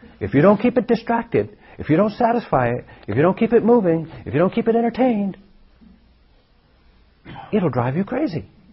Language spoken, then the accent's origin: English; New England, United States; When I was growing up in New England, my parents were of the generation where my mother said